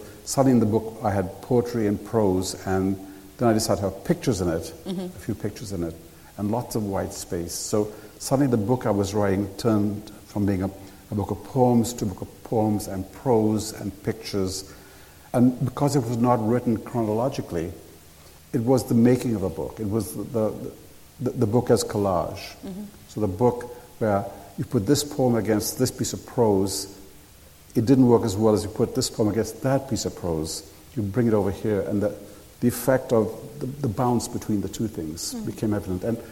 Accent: Sri Lanka; And, you know, I grew up in Sri Lanka, so naturally Westerns, for some strange reason, became a kind of mythology for me.

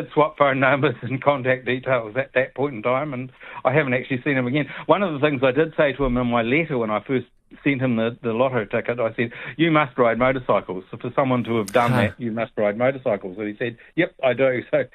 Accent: Invercargill, Southland, New Zealand; now in Rolleston, New Zealand; when we lived in Invercargill, when I grew up in Invercargill.

